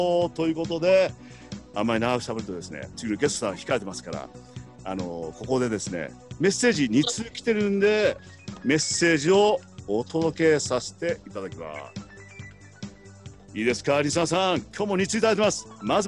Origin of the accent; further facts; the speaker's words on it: Kochi, Japan; はね、ダメ、高知県出身なんで、ジメジメ、ベトベト嫌い、本当に。